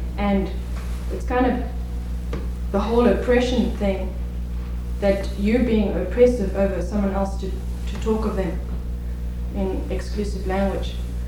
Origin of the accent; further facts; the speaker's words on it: South Africa; I'm from South Africa